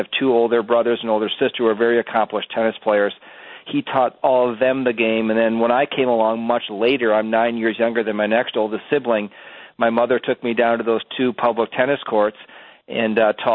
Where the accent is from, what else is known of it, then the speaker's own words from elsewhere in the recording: Deephaven, Minnesota, United States; where I grew up here in Minnesota was out in the western suburbs in the Deep Haven area.